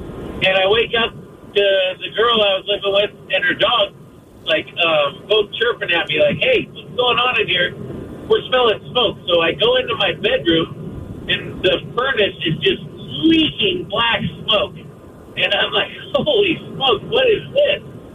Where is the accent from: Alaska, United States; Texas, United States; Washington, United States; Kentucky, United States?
Washington, United States; Centralia; now in Denver, United States; So I'm from Centralia, but I moved to Denver, Colorado about 15, 20 years ago with a girl